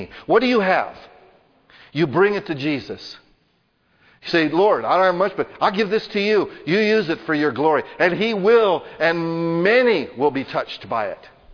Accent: United States; because we're American.

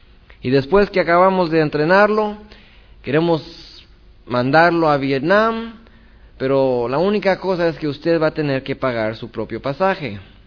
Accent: Mexico City, Mexico; born there; Yo fui católico por toda mi vida. Yo nací en México, el Distrito Federal.

